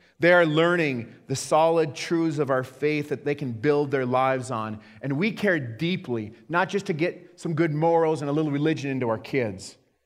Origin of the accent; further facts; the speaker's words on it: Missoula, Montana, United States; And maybe you think, well, we're from Missoula.